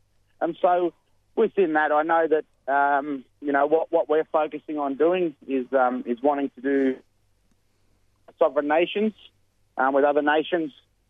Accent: Victoria, Australia; So me in particular, I'm a sovereign nation man of Jaburong. That's the country I come from. That's the land that I descend from.

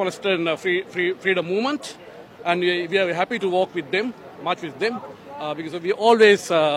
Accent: Sri Lanka; English is a second language; So we guys, we are all from Sri Lanka. So we are participating here with the Sri Lankan working class community.

